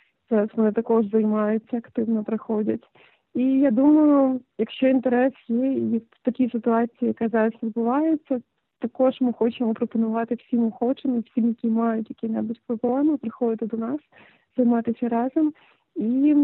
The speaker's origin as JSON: {"language": "Ukrainian", "town": "Lviv", "region": "Lviv Oblast", "country": "Ukraine", "said": "Я не є місцевою, так, я зі Львова."}